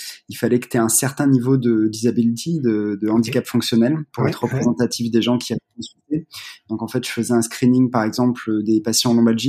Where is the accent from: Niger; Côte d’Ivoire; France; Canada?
France; Valence, Auvergne-Rhône-Alpes; Et en fait, moi, j'ai grandi à Valence.